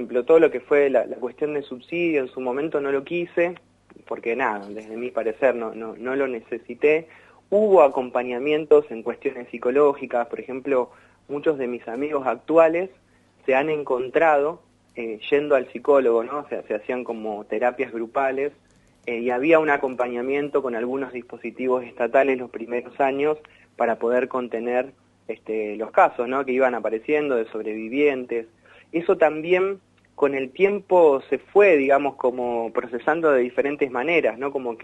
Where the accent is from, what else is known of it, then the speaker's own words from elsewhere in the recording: Berazategui, Buenos Aires Province, Argentina; yo soy de Berazategui puntualmente, varios ahí del conurbano en zona